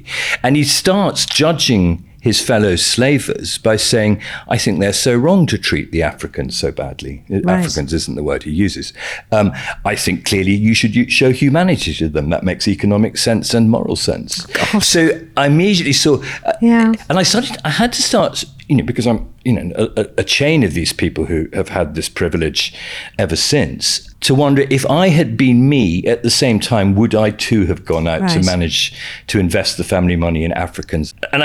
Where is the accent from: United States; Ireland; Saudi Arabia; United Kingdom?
United Kingdom; Scotland; we Scots, I live in Edinburgh, I'm a Scot.